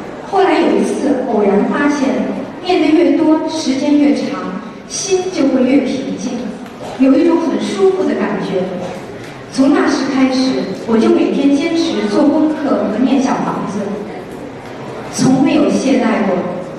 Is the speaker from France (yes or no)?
yes; France; 我是来自法国的